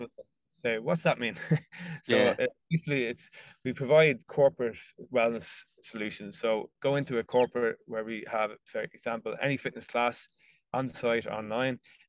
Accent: County Meath, Ireland; I think, like, I'm from the Meath-Louth border. I'm on the Meath side. I'm not from Louth.

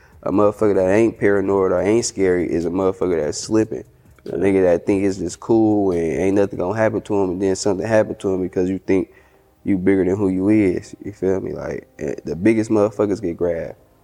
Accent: Oakland, California, United States; Mind you, I'm from Oakland, I didn't went to sleep to gunshots, woke up to sirens, you feel me?

